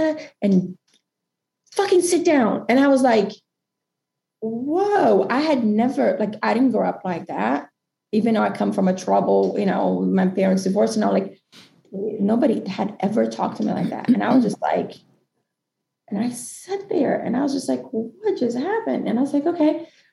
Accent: Brazil; growing up in Brazil, you know, we're middle class.

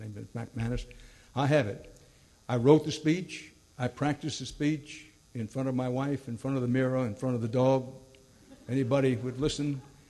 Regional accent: Houston, Texas, United States; Nonetheless, I came back to my hometown, Houston

